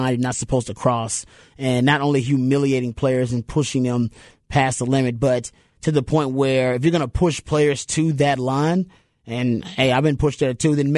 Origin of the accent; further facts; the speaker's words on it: Houston, Texas, United States; And I grew up in Houston where sometimes it's so hot, we're like, nope, you got to work out inside.